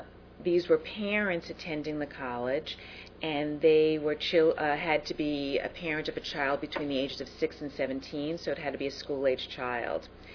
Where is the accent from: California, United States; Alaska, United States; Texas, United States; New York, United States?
New York, United States; Bronx; I'm from the Bronx, and so we're going really very diverse here.